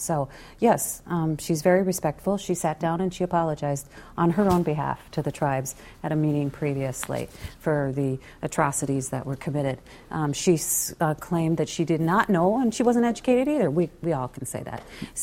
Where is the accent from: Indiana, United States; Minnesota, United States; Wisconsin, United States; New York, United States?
Minnesota, United States; And if we grew up in Minnesota, we should have gotten it.